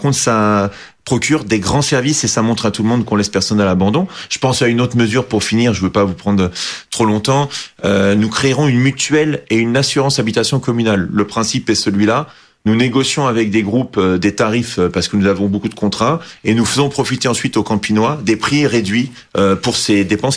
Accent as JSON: {"language": "French", "town": "Champigny-sur-Marne", "region": "Île-de-France", "country": "France", "tie": "born or raised there", "said": "Je suis né à Champigny, voilà, j'ai 46 ans et j'ai jamais voulu partir de ma ville, c'est ma ville. J'y ai ma famille, mes amis."}